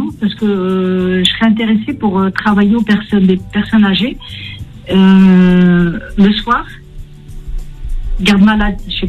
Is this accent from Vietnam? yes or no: no; Algeria; je suis algérienne.